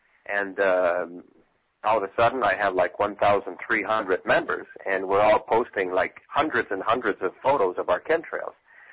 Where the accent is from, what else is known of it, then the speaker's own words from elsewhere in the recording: Ottawa, Ontario, Canada; That's right. I'm from Ottawa, Ontario, Canada.